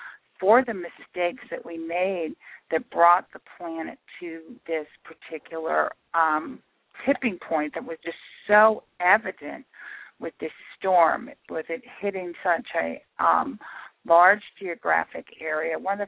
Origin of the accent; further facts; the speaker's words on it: New Jersey, United States; I'm from New Jersey, and it is an interesting state.